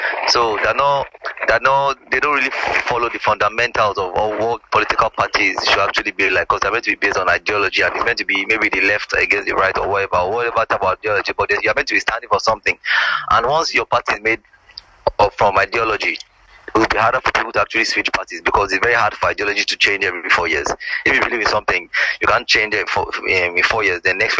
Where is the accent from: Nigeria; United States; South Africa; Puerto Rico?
Nigeria; Magodo, Lagos; like I grew up in Magodo is a community.